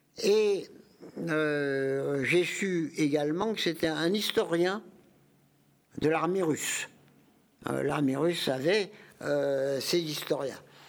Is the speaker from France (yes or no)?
yes; Paris, Île-de-France, France; J'étais parisien. Voilà. Encore que mes parents ne sont pas venus directement, mes ancêtres ne sont pas venus directement à Paris. Ils ont fait une étape par Reims, à vrai dire.